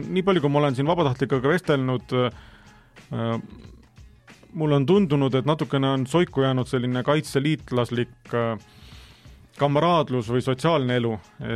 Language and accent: Estonian; Jõgeva County, Estonia; pärit olen ma Jõgevamaalt lõpetanud või käinud koolis ja lõpetanud ka Oskar Lutsu nimelise Palamuse gümnaasiumi